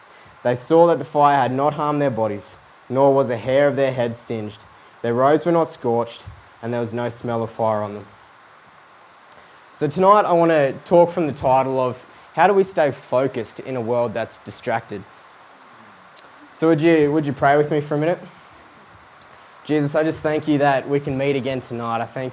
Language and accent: English; Australia; because I'm Australian and I like shortening things